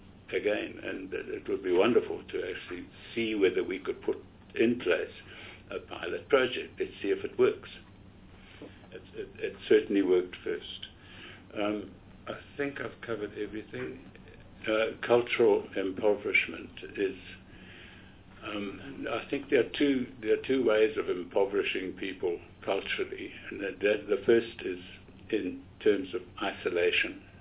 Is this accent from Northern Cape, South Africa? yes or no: yes; Kimberley, Northern Cape, South Africa; apart from growing up in Kimberley, I've done a lot of work in the Northern Cape